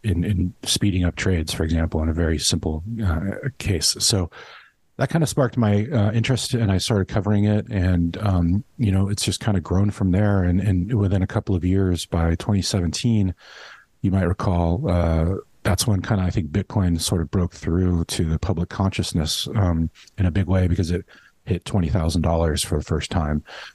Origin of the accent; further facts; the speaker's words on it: California, United States; also born or lived in San Francisco, United States / New York City, United States; So I grew up here in California. I'm in Los Angeles now, but moved around for college and lived in San Francisco for a while, and then moved to New York City in 2004 with my wife.